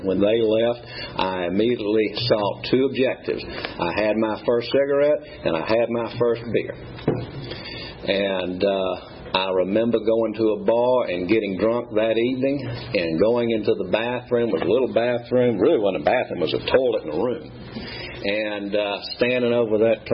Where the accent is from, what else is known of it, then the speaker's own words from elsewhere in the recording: Atlanta, Georgia, United States; also born or lived in Fayette County; I'm a native Atlanta. I was born at Georgia Baptist Hospital in 1961 in the old wing. I grew up on Stewart Avenue, which is now Metropolitan Parkway